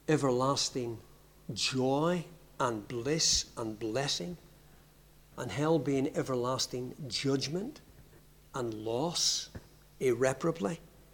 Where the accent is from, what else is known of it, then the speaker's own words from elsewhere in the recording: Belfast, Northern Ireland, United Kingdom; now in Yorkshire, United Kingdom; this past week I've been back to my hometown of Belfast. I hope you spotted that it wasn't a pure Yorkshire accent. But I've been back to my home city.